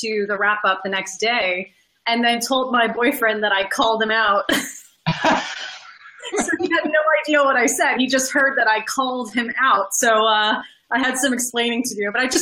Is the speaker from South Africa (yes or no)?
no; Canada; yeah, I'm Canadian, and I'm in the process of renewing my visa so I can stay here